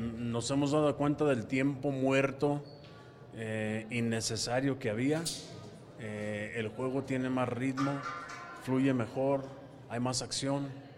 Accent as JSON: {"language": "Spanish", "country": "Mexico", "said": "lo que voy a vivir hoy, aquí en México, en mi país"}